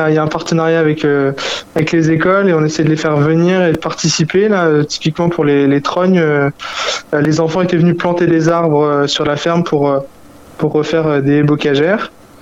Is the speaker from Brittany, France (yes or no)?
no; Normandy, France; Alors, on est une douzaine de jeunes du terreau bas normand, comme on dit. Et du coup, on est tous issus de l'Orne, autour de la ferme, voilà, tous les petits villages à côté.